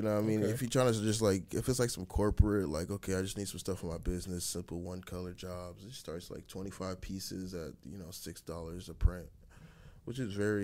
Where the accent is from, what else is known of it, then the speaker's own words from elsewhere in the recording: Miramar, Florida, United States; Okay, I was like Miramar Pines.